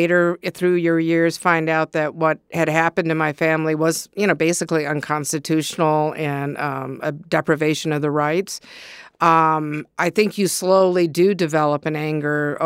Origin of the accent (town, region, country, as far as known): Ann Arbor, Michigan, United States; born or raised there